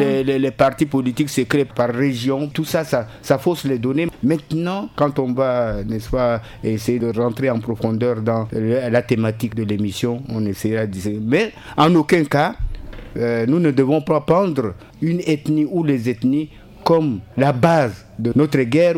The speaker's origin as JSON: {"language": "French", "country": "Central African Republic", "said": "nous sommes tous des Centrafricains."}